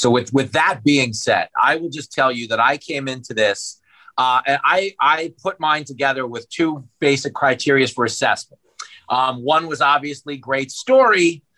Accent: Long Island, New York, United States; I grew up on Long Island with a lot of guys

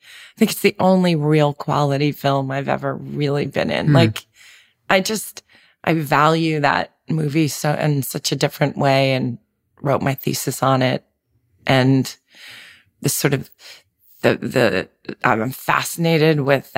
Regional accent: Manhattan, New York, United States; And growing up in Manhattan, you know, I was a city kid, so... And I was a city kid with a single mom. So, you know, I saw New York in the 70s in a very sort of raw way. That was how I grew up.

